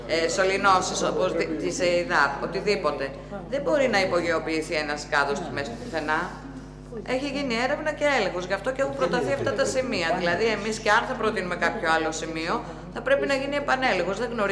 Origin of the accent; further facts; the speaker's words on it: Germany; Επειδή μεγάλωσα στη Γερμανία